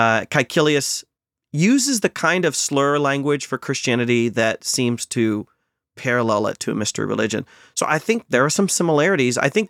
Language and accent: English; United States; born there; even though I'm proud to be an American and I'm American born